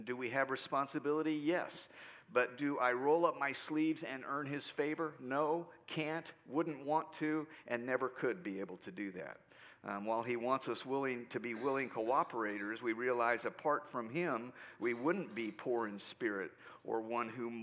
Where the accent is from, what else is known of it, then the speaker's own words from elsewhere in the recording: United States; And I'm thankful that I'm an American and who I am